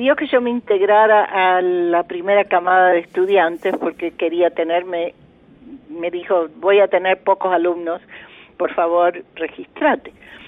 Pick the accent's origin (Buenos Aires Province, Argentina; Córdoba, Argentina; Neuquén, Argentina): Córdoba, Argentina; Bell Ville; born there; yo nací en Belleville, en Córdoba, y ya era pianista